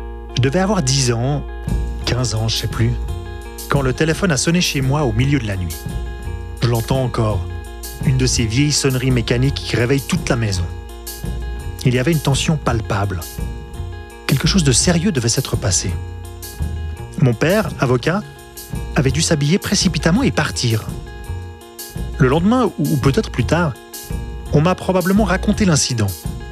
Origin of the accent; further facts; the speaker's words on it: Geneva, Switzerland; à la Maison Tchèque, un squat genevois dans le quartier de Villereuse, pas très loin de là où j'ai grandi.